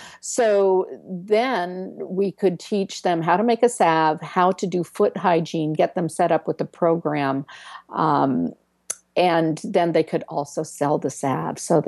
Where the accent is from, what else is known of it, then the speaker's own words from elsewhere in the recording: California, United States; I'm a nurse from California.